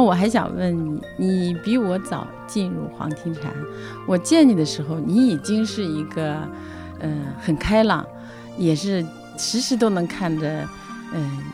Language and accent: Chinese; Taiyuan, Shanxi, China; 我是来自太原的